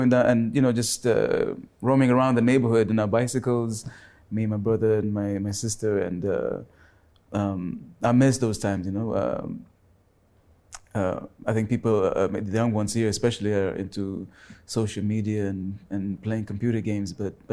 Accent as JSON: {"language": "English", "region": "Dubai", "country": "United Arab Emirates", "tie": "born or raised there", "said": "Childhood was growing up in Dubai when Sheikh Zayed was two lanes each side. Simple life."}